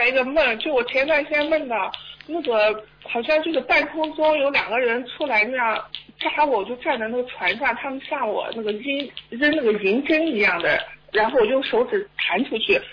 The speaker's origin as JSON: {"language": "Chinese", "region": "Xinjiang", "country": "China", "said": "那个，我是新疆的。"}